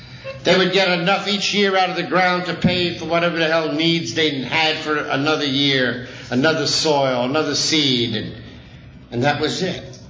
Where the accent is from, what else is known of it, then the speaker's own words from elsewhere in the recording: New York, United States; being born and raised in the kind of neighborhood that I was born and raised in New York was predominantly an Italian neighborhood.